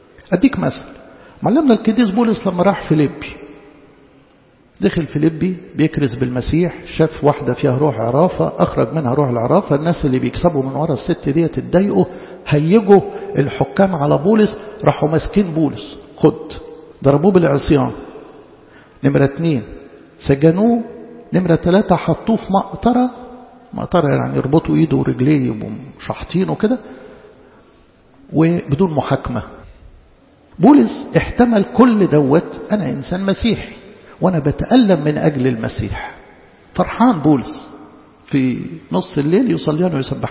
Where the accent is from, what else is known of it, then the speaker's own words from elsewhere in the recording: Egypt; لكن أنا كمصري وأنا داخل بلدي ما في الجمرك ما يدفعنيش رسوم إقامة